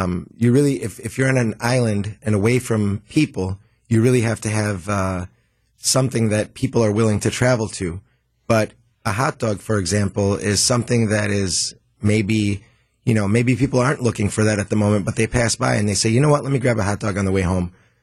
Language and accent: English; Milwaukee, Wisconsin, United States; Born and raised in Milwaukee.